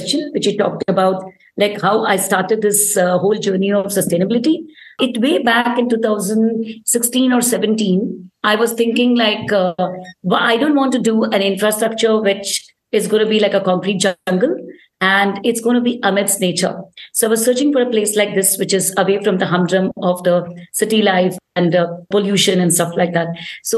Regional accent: Dehradun, Uttarakhand, India; I'm also from Dehradun. So Dehradun is a place where we have grown amidst trees and I'm in nature. That's what I've grown in.

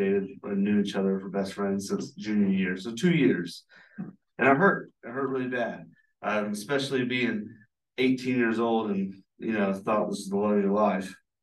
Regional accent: Dahlonega, Georgia, United States; I'm from Dahlonega, or as y'all call it, Dahlonega.

